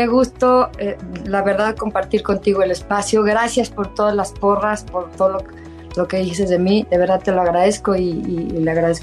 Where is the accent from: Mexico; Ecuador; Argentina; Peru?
Mexico; siempre me apasiona mucho todo lo que tenemos como mexicanos